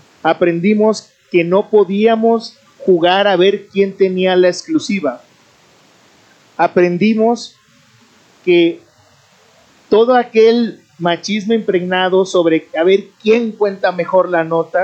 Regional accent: Culiacán, Sinaloa, Mexico; Yo soy de Culiacán, vivo en Culiacán.

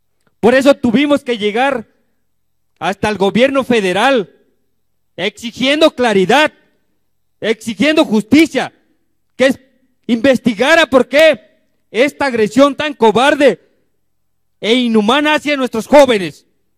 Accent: Mexico; inaceptable, como mexicano, como cualquier persona de cualquier país

